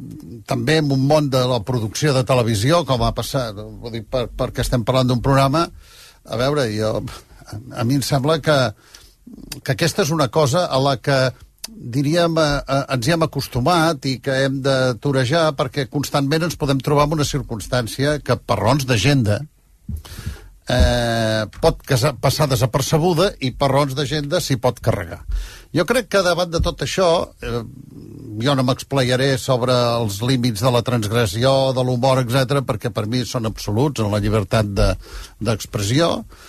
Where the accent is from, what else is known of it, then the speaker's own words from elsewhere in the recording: Catalonia, Spain; accent: Catalan; Com que jo tinc molt accent, quan parlo en castellano, tengo bastante acento